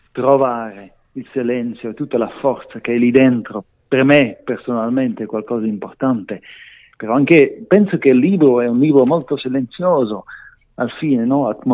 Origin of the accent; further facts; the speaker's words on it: Grisons, Switzerland; Che l'ho vissuto io in questo paese piccolo che sono cresciuto nei Grigioni